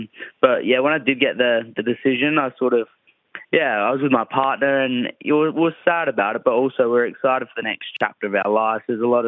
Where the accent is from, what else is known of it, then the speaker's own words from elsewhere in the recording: Meadows, South Australia, Australia; I was born in Mount Barker and lived in a little town called Meadows, which is only about 15 minutes. Grew up as a bit of a farm kid. Went to school up in the hills.